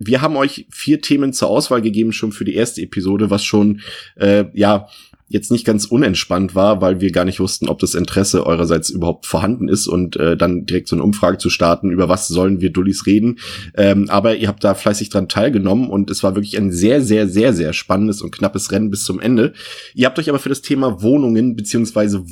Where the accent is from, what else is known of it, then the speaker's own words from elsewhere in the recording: Mecklenburg-Vorpommern, Germany; Also ich komme aus einer Kleinstadt, da bin ich aufgewachsen in Mecklenburg-Vorpommern